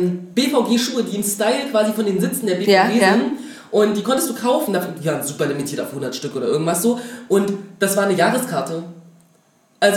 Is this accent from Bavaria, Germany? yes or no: no; Dresden, Saxony, Germany; ich komme aus Dresden.